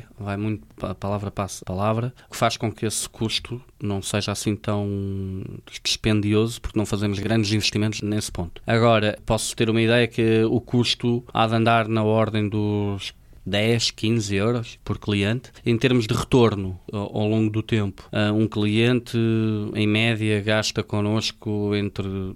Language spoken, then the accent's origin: Portuguese; Mirandela, Bragança, Portugal; Mirandela, por exemplo, de onde eu sou, é o concelho em Portugal com mais lagares a nível nacional.